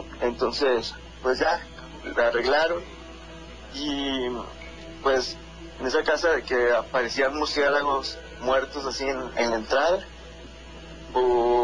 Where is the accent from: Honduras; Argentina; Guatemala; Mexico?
Mexico; Tampico, Tamaulipas; now in Querétaro, Mexico; Yo actualmente radico, vivo en Querétaro, pero originariamente soy de Tampico, Tamaulipas. Entonces, bueno, en aquel entonces vivíamos en Ciudad Madero, Tamaulipas.